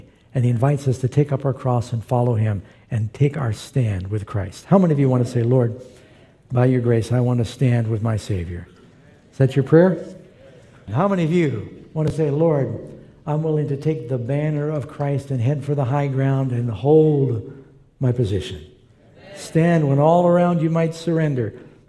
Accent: New York City, New York, United States; I'm from New York City

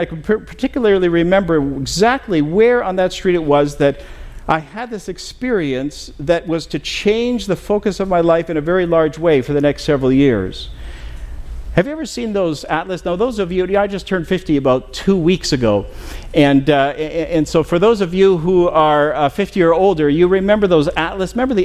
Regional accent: Kelowna, British Columbia, Canada; And so my hometown is in Kelowna, B.C., again, just pretty well straight north from here.

